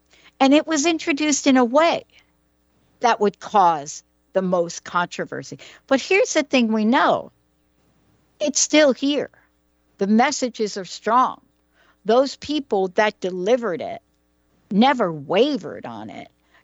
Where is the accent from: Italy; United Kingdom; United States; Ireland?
United States; Bronx, New York; Now, I come from the Bronx, and I swear that is the home of rap.